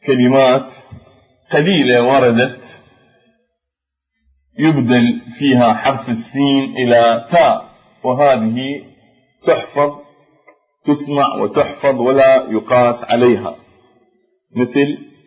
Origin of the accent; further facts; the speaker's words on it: Iraq; accent: Iraqi; قد يكون في لهجتنا العامية العراقية